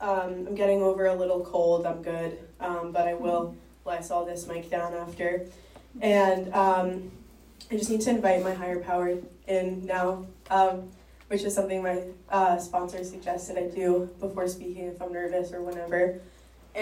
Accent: Brookline, Massachusetts, United States; And I grew up in Brookline, and so I have a lot of resentment toward coming to meetings in the area

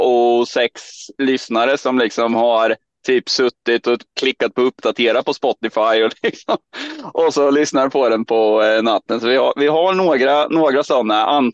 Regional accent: Östergötland, Sweden; accent: Östgötska; jag tycker inte att jag har så tydlig östgötska, men de flesta som lyssnar brukar ju tycka att det är väldigt östgötskt.

